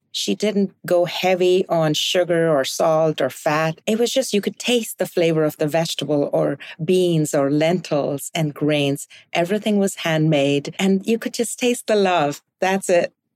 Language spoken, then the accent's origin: English; India; moved away; Well, my journey started in India. I was born and raised in India in a culture where food is celebrated, food is joyous, it's savored.